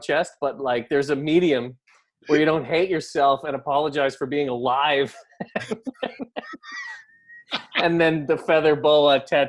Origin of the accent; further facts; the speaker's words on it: Canada; I've done it before, no joke, with being Canadian.